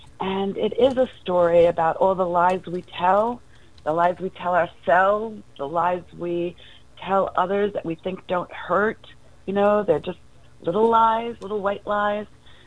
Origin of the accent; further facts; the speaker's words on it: New York, United States; we moved here from New York. That's what I thought, and, yeah. I'm a New Yorker. Maybe you can tell from my accent.